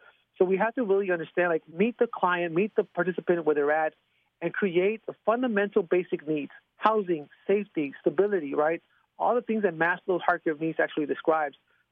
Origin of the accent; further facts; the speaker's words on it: Chicago, Illinois, United States; unlike in the 1980s and 1990s when I grew up in Chicago